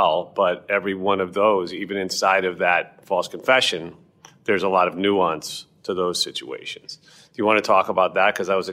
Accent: New York, United States; Which makes it personal to me as a New Yorker, a lifelong New Yorker.

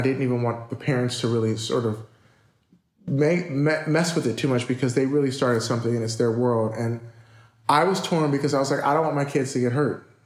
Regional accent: Inglewood, California, United States; also born or lived in Pacoima; I was born in Pacoima, California, moved to Inglewood

